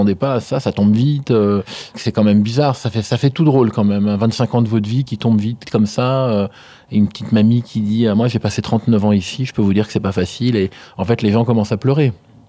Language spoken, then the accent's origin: French; Garges-lès-Gonesse, Île-de-France, France; also born or lived in Algeria; J'ai passé une partie de mon enfance en Algérie, puis après on m'a renvoyé à Garges-lès-Gonesse pour que je vienne profiter d'un système scolaire mieux et meilleur.